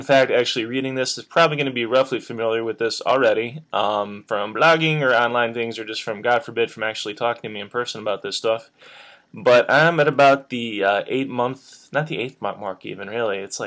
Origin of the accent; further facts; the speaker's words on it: Midwest, United States; Because I'm from the Midwest, and I eat oatmeal, and I own a socket wrench